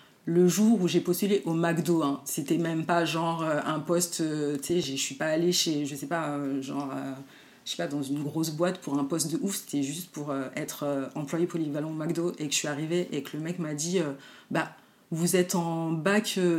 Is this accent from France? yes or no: yes; Trappes, Île-de-France, France; born there; en fait, je suis née à Trappes, dans les Yvelines, donc l'hiver, je connais comme toi